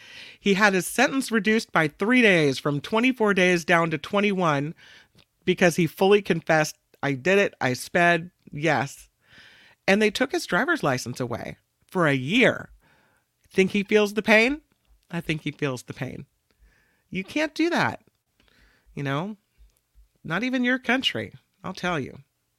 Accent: Petaluma, California, United States; And so I grew up here in Petaluma where I live now, but I went to high school in the Santa Cruz area.

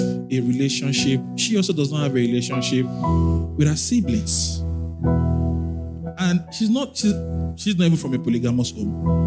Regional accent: Lagos, Nigeria; I grew up in Lagos.

